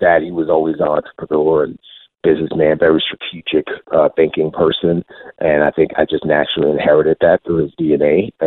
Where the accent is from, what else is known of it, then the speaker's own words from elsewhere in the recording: New York City, New York, United States; also born or lived in Africa; So she moved us permanently to New York City, and I grew up in the Bronx.